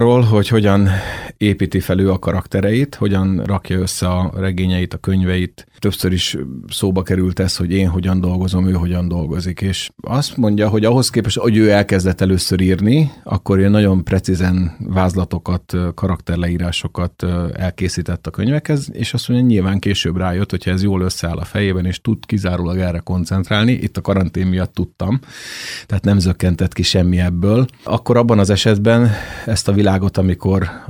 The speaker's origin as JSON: {"language": "Hungarian", "town": "Hajdúdorog", "region": "Hajdú-Bihar", "country": "Hungary", "said": "meg hát én is Hajdúdorogról származom, és ott élnek ilyen emberek"}